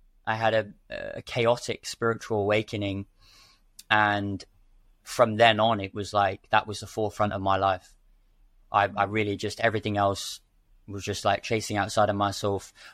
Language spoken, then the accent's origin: English; London, United Kingdom; I had a series of, you know, successes and failures while I was growing up in London and in the industry.